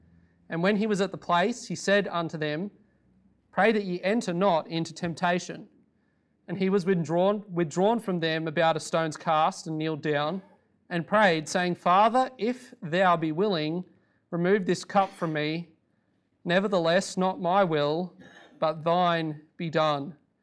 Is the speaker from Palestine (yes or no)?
no; Sydney, New South Wales, Australia; I'm from Sydney, or I live there most of the time. I go to a church called Faith Baptist Church in Regent's Park, or it's now in Regent's Park.